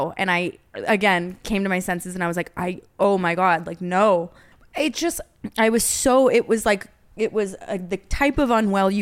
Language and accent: English; New Zealand; I'm a Kiwi. Down under.